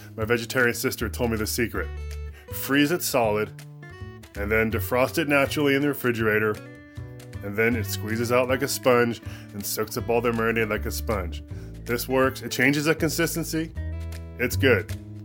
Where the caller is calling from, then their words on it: Redding, California, United States; from Redding, California, and my tip is about marinating tofu.